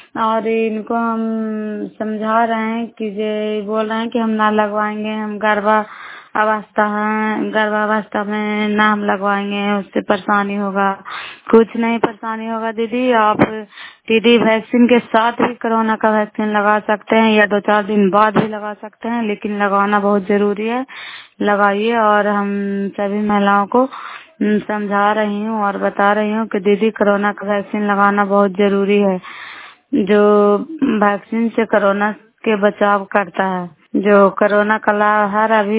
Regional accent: Bihar, India; नालंदा जिला कराय ब्लॉक के निवासी हूँ और अभी हम ग्राम बैरीगंज में हूँ

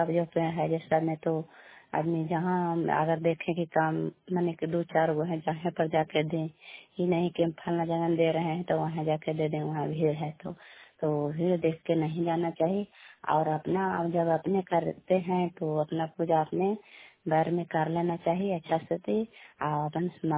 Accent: Kalyanpur, Bihar, India; घर कल्याणपुर वाले वेलछी पंचायत करखम चांदी जिला लालंदा का निवासी हूँ।

